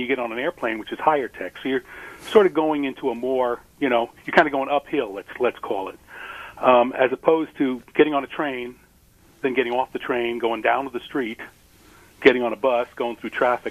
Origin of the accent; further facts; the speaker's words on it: New York, United States; I'm from New York originally.